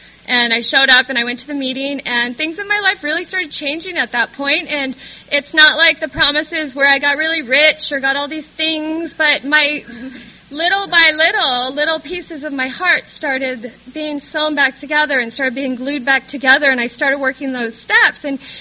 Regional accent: San Diego, California, United States; I'm a San Diego native. I was born in Northern California on a Christian hippie compound

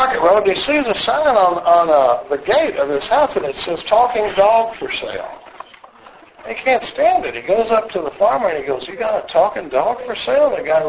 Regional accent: Dallas, Texas, United States; now in Austin, United States; I come from Dallas, Texas. I've been in Austin since the mid-70s, but I come from Dallas, and I grew up in a pretty normal family.

